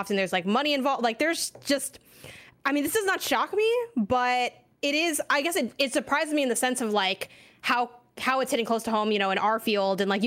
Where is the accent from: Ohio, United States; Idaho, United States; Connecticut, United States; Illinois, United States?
Illinois, United States; Chicago; And then I'm from Chicago, Illinois specifically.